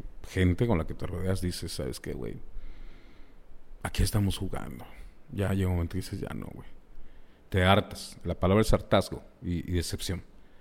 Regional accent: Campeche, Mexico; cuando yo me presenté en Villahermosa, Tabasco, alguien me preguntó que dónde era. Le dije, soy de Campeche.

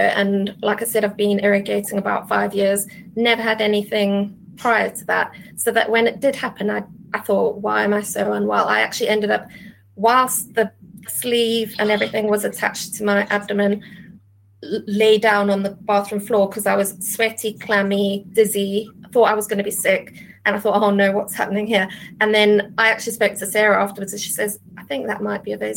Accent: South Africa; moved away; I'm from South Africa originally. I've still got family out there and regularly go out to visit.

